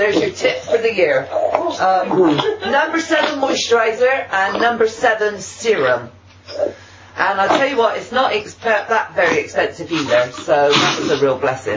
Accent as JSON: {"language": "English", "region": "England", "country": "United Kingdom", "said": "because I'm English, I didn't understand his American accent"}